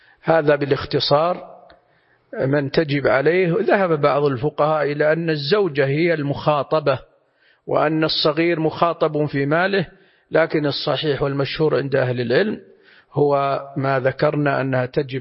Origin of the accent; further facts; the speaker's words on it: Saudi Arabia; كما يكون عندنا في المملكة العربية السعودية الأرز هو المقتات المعهود